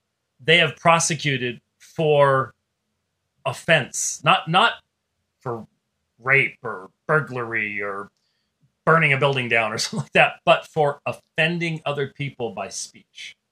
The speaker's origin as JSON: {"language": "English", "region": "Minnesota", "country": "United States", "tie": "born or raised there", "said": "I was born in Minnesota, for crying out loud. It's my home state."}